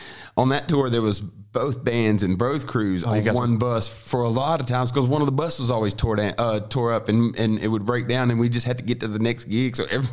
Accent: Biloxi, Mississippi, United States; We were from South Mississippi, and we're from Biloxi, Mississippi, or Moss Point, Mississippi, but basically Biloxi, which is like halfway in between New Orleans and Mobile.

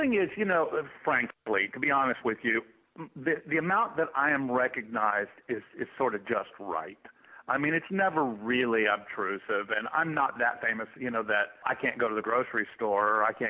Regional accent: Texas, United States; I was brought up in Texas, where a gentleman is a gentleman, and you don't kiss and tell, and you don't peep and tell.

